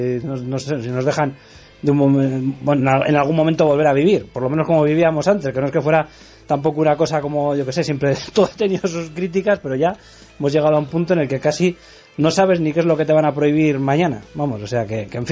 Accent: Barakaldo, Basque Country, Spain; Nosotros somos de Baracaldo, o sea, estamos al lado.

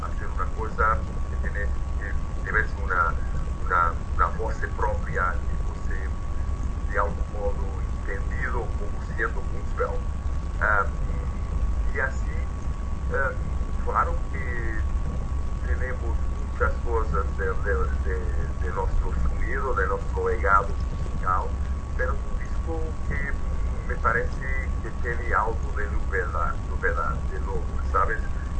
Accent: Portugal; Spanish is a second language; Para mí como portugués fue un proceso mucho más directo

